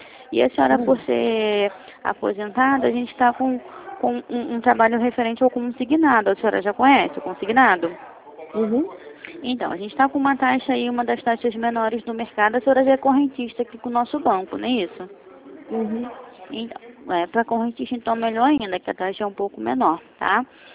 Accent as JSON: {"language": "Portuguese", "region": "Rio de Janeiro", "country": "Brazil", "said": "Eu sou de Bangu."}